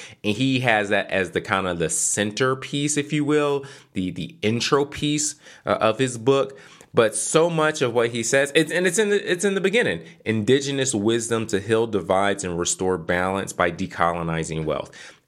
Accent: Philadelphia, Pennsylvania, United States; now in Charlotte, United States; I grew up in Philadelphia. And one of the things growing up in Philadelphia, the city, I think at the time back in the 90s, was like 43% black.

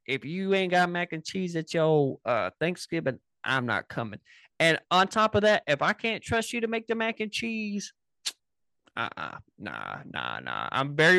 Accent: the South, United States; All right, this next one, and we're both from the South, so I don't know how you feel

